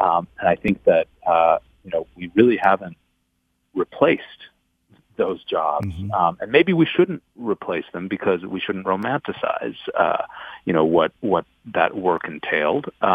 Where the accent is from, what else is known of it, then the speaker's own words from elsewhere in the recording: Buffalo, New York, United States; Yeah, well, I grew up in Buffalo, so I'm a real you know, connection to the Rust Belt